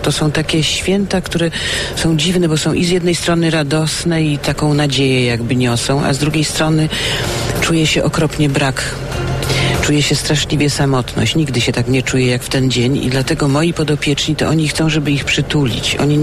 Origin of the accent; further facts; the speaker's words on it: eastern Poland, Poland; my jesteśmy ze wschodu, więc my mamy barszcz z łóżkami, z grzybami.